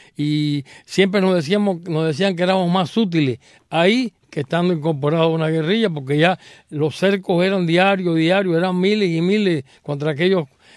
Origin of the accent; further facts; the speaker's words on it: Corralillo, Villa Clara, Cuba; De Corralillo, exactamente.